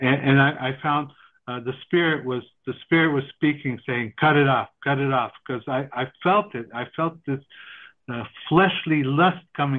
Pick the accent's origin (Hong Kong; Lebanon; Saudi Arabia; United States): Saudi Arabia; You'll always see Infinite Reach Ministries, but … from Saudi Arabia. Let's keep it like that.